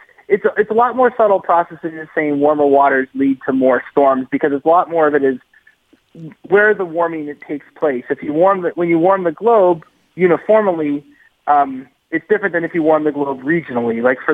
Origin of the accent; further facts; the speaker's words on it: Massachusetts, United States; growing up in Massachusetts, nor'easters.